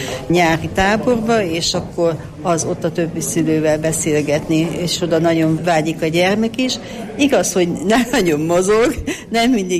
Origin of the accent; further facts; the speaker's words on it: Bükkábrány, Borsod-Abaúj-Zemplén, Hungary; Bükkábrányból jöttem, és azért jöttem erre a konferenciára